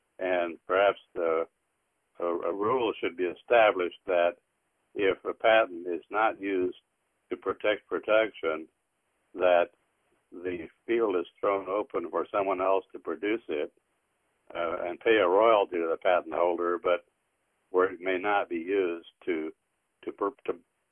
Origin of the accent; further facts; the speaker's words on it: Texas, United States; I'm from Texas, where the town of Marshall hosts a federal court that takes so many patent cases